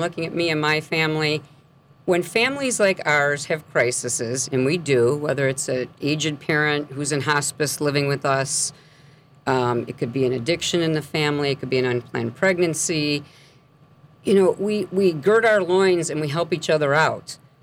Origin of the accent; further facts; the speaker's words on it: Crete, Illinois, United States; I grew up in Creed, Illinois, which is in Will County, and lo and behold, that's the town that he lived in, sadly, only several miles from where I grew up.